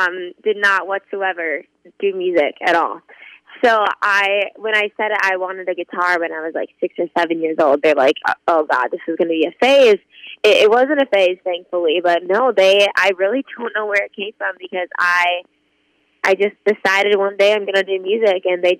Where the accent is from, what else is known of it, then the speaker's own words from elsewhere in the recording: North Dakota, United States; I'm a North Dakota girl, so, you know, right, pretty darn close to you guys. And I absolutely love my hometown and where I live now, which is Fargo, and just kind of, you know, taking the ride with the support of having the Midwest as my background.